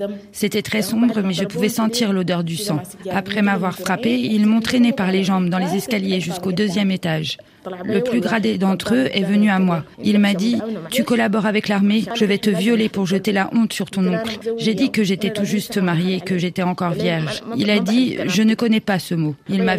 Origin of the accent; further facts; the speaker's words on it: Sudan; Chez nous, au Soudan, ce ne sont pas des choses qu'on peut dire